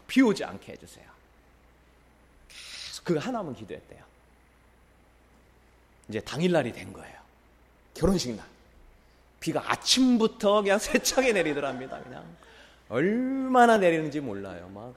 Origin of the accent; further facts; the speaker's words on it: Seosan, South Chungcheong, South Korea; 이제 저는 서산이니까 대전으로 가야 그 농인을 가르치는 학교가 있기 때문에 어릴 때부터 떨어져 지냈어요.